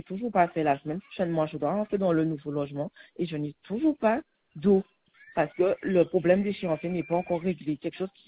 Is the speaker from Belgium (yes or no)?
no; Petit-Bourg, Guadeloupe, France; suis de moi je suis